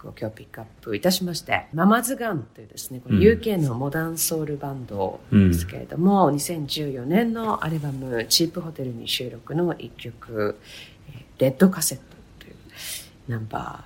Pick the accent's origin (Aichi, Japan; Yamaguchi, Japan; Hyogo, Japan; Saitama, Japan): Hyogo, Japan; Kobe; この自分の故郷である神戸に引っ越しをして、この神戸の街をね、うん、歩いてるとやっぱりそのいろんな生まれ育った街なので